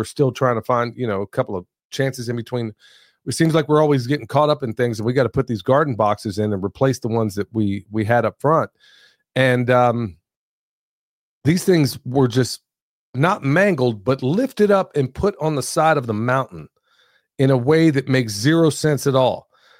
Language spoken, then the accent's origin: English; Oklahoma, United States; I know I've grown up in the Midwest. Okay. I grew up in Oklahoma, so I know what a tornado and tornado damage looks like.